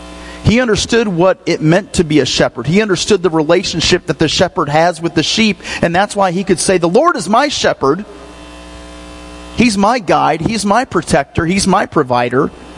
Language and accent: English; Alma, Michigan, United States; I grew up in Michigan, the son of a preacher's kid. And in that church that I grew up in Alma, Michigan, at East Superior Christian Church